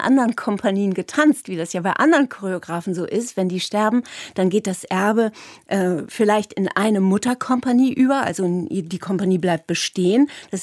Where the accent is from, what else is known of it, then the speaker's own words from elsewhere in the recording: Bremen, Germany; Ich komme ja aus Bremen